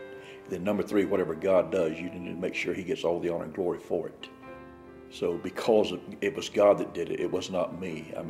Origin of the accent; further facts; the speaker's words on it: Florida, United States; Born and raised in Florida, went through the Marine Corps, went through Vietnam, came home a lost man